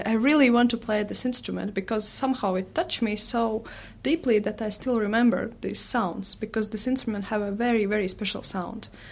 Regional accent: Riga, Latvia; English is a second language; I'm from Riga, and I'm playing koklis.

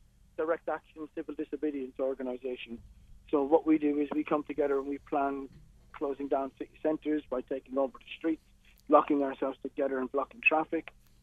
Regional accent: Ireland; moved away as an adult; now in England; certainly I'm an Irish citizen and I've been in England nearly 30 years

